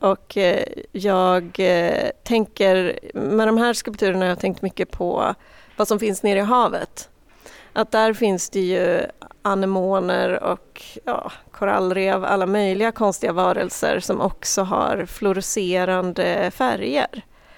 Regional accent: Norrköping, Östergötland, Sweden; now in Tyresö, Sweden; och är inte från Tyresö från början. Jag kommer från Norrköping men har bott här sedan 2017.

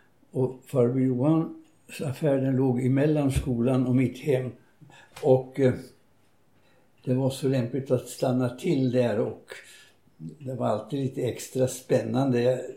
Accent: Tyngsjö, Dalarna County, Sweden; Jag kommer från en ort som heter Tyngsjö och hör till Malungs kommun. 50 kilometer söder om Malung är jag uppväxt.

